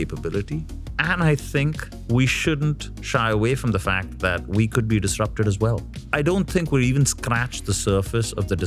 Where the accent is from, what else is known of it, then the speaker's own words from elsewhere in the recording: India; My backstory, well, I grew up in India